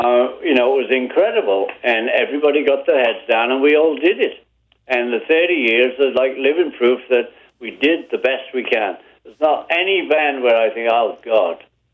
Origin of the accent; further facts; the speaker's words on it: Liverpool, North West England, United Kingdom; We're from Liverpool. We can shout, too.